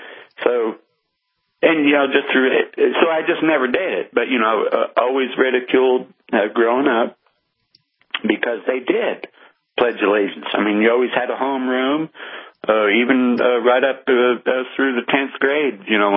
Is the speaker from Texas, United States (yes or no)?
no; Cut Bank, Montana, United States; I grew up in Montana up on the High Line up in Cut Bank